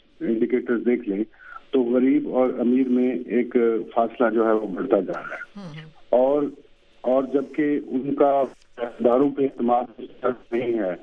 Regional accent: Multan, Punjab, Pakistan; اتفاق سے میرا تعلق ملتان کے علاقے سے ہے

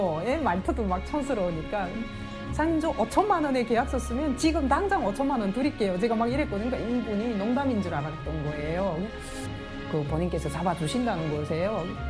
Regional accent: North Korea; now in South Korea; 우리 부부는 북한에서 온 부부다.

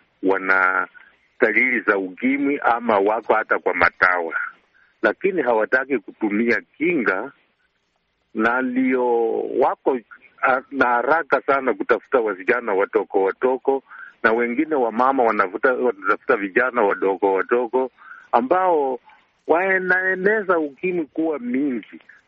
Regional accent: Bungoma, Bungoma County, Kenya; natoka sehemu ya Bungoma, Kenya.

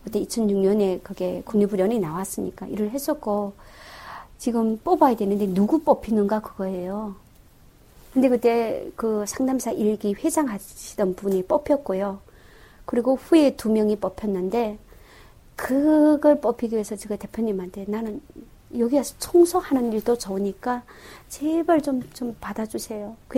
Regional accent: North Korea; moved away as an adult; now in South Korea; 나는 북한 사람이다.

